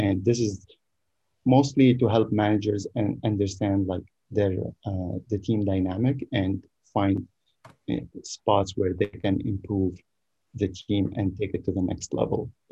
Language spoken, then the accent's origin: English; Tunisia; also born or lived in Canada / New York; now in Bay Area, United States; I live in the Bay Area, but I am a longtime traveler. I'm originally from Tunisia. I spent 9 years in Canada where I did my master's degree and I worked for a little bit. Then moved to New York